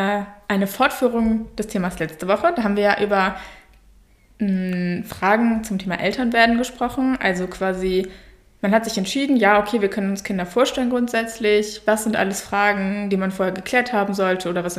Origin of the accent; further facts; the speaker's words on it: Germany; Als Deutscher ist man da ja aber auch natürlich, wir sind ja ganz streng, weil wir teilen Norddeutschland